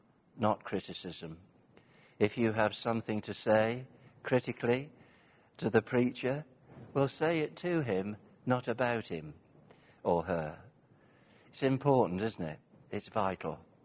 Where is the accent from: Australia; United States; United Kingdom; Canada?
United Kingdom; North West England; But the village I grew up in Cheshire, everybody knew everybody else's business.